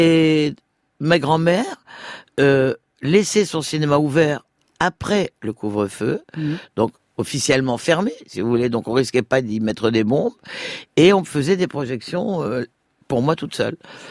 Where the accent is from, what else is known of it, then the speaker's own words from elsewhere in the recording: Algeria; moved away; Moi, je suis arrivée d'Algérie en 62.